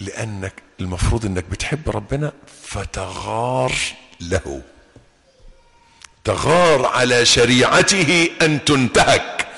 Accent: Egypt; يعني يبدو إن الظاهرة دي مش موجودة عندنا في مصر الحمد لله، عندهم في الخليج

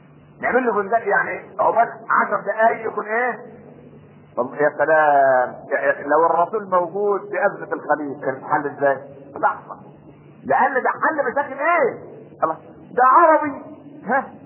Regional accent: Egypt; احنا كمصريين

